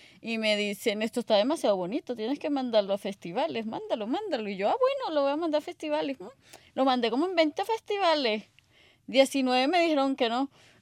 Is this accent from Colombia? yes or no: no; Venezuela; moved away; como yo soy de Venezuela, uno tiene que trabajar aquí, mandarle a la familia